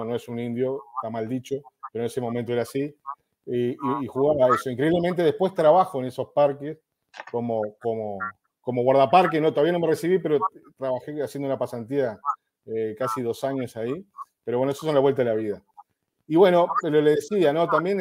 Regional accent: Montevideo, Uruguay; Tengo 48 años. Yo nací en Montevideo, en la capital de Uruguay, en un barrio que se llama Bellavista. Y después, bueno, me mudé para otro barrio que se llama Pocito, más cerca de la costa del Río de la Plata.

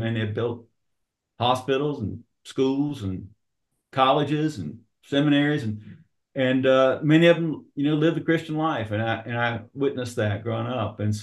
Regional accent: Charlotte, North Carolina, United States; also born or lived in West Virginia; I was born in West Virginia. We didn't have a lot of money. Moved to Charlotte, North Carolina when I was about nine.

